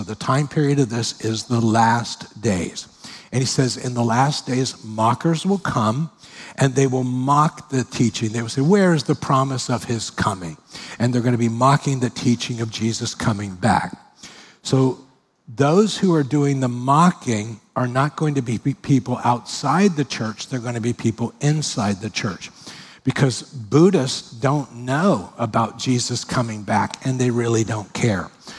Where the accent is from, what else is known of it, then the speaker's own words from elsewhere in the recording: Miami, Florida, United States; I grew up in Miami. It was the safest town ever.